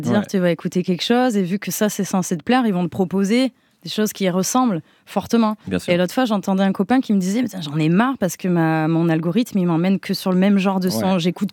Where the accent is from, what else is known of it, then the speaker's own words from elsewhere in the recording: south of France, France; accent: southern French; Mon accent du sud qui est très présent, qui est encore un peu là.